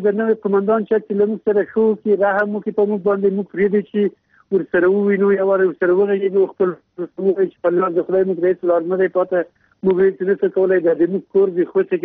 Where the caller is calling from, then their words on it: Ghazni, Afghanistan; غزنی ولسوالۍ نه، سیمه مرکز دی، 2 کیلومتر له ښار لري، مربوط دی ښار خشه کې بالا.